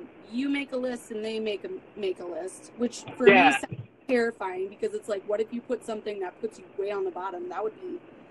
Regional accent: Alaska, United States; because growing up in Alaska, people need guns there to live.

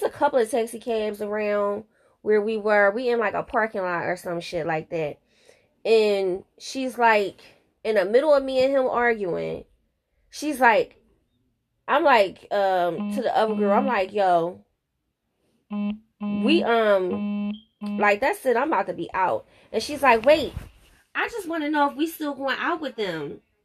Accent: Maryland, United States; I'm not. I'm from Maryland in the suburbs.

